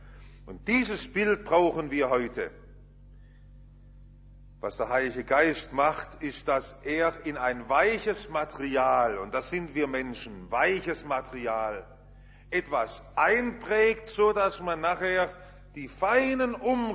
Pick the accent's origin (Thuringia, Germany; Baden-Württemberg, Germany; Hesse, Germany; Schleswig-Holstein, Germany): Baden-Württemberg, Germany; Stuttgart; Wir waren Kinder, wir sind ja im Stuttgarter Westen aufgewachsen